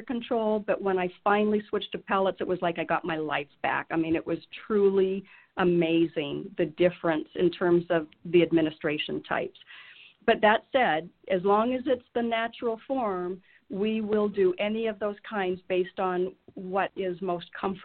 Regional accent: British Columbia, Canada; also born or lived in New Mexico; now in Arizona, United States; I actually grew up in British Columbia, so I raised my children in the West Coast, Northwest, and came to Arizona in 2010. I was in New Mexico, finished all of my education at the University of New Mexico.

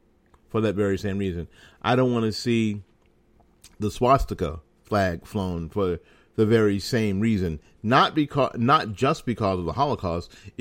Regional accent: Florida, United States; There will probably be certain cities even here in my home state of Florida.

